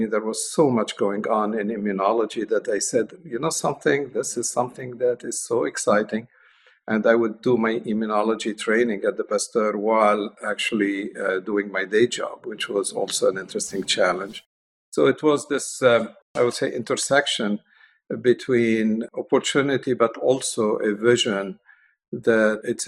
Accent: Lebanon; moved away as an adult; now in France; Well, I'm from Lebanese origin, so I did my medical studies in Lebanon at the French Faculty of Medicine of Beirut. So I was granted a French degree. And then because of the civil war in Lebanon, we decided to move to France

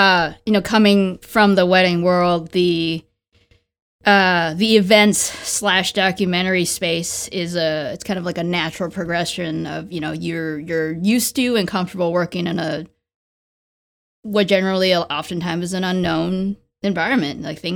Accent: United States; I mean, I grew up in the States.

